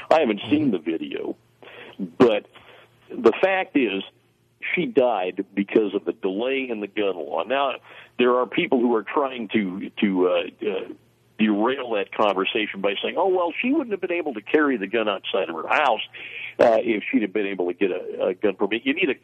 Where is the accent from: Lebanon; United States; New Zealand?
United States; Washington; Now, I come from the West. I grew up out here in the Pacific Northwest. I'm fourth generation Washington State.